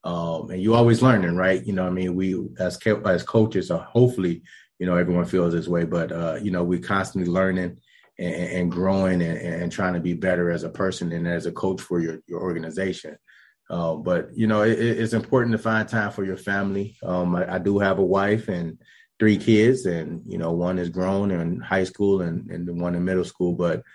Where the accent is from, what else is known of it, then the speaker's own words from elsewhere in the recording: Detroit, Michigan, United States; Growing up in Detroit, going to Detroit Persian high school, and, you know, growing up on the east side, 6 Mile and DeQuinder, you know, a young guy.